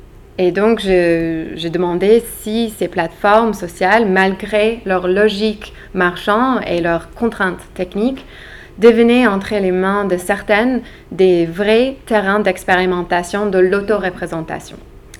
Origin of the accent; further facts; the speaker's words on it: United States; Donc, je suis américaine, je vivais à l'époque à New York